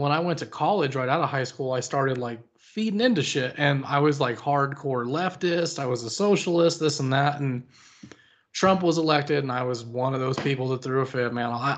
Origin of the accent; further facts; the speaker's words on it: Colorado, United States; I remember when Obama said he was going to legalize marijuana. And I'm from Colorado. We were the first state that legalized it.